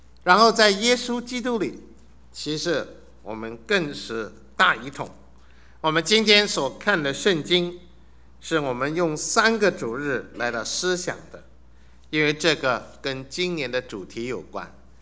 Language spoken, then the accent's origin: Chinese; Suzhou, Jiangsu, China; 我今天跟人家讲我是苏州人